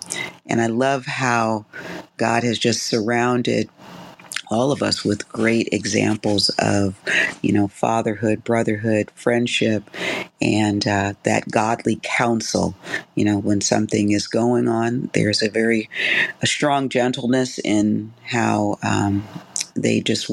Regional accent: Lakewood, Washington, United States; Anyway, I'm hailing from Lakewood, Washington.

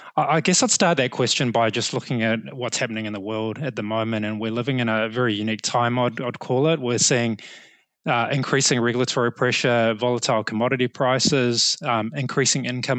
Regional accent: New Zealand; now in Australia; I'm actually a Kiwi living in Australia.

